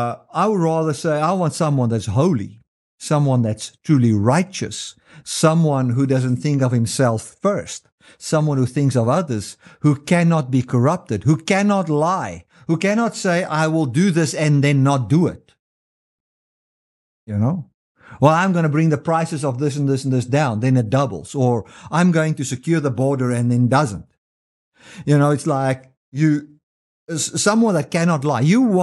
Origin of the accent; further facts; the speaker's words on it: Mpumalanga, South Africa; I grew up in Mpumalanga area in South Africa